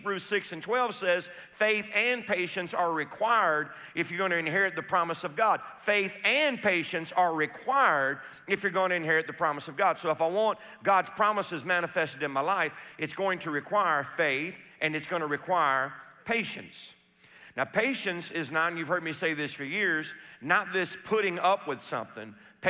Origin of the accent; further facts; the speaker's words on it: Louisiana, United States; Martinez Landing in Zawala, Louisiana, practically where I was raised there on Toledo Bend on the weekends.